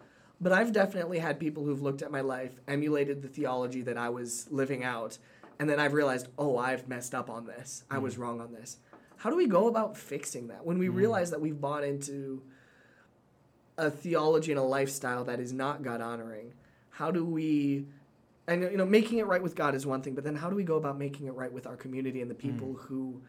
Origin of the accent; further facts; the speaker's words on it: Uganda; We saw it a lot growing up in Uganda.